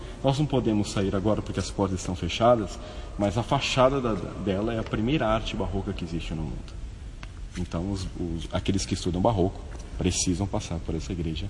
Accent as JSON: {"language": "Portuguese", "town": "Sorocaba", "region": "São Paulo", "country": "Brazil", "said": "aí que eu sou paulista, no interior de São Paulo, de Sorocaba"}